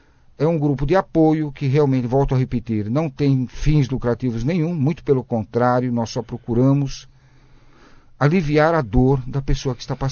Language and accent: Portuguese; São Caetano, São Paulo, Brazil; Eu sou de São Caetano, lugar muito bom também.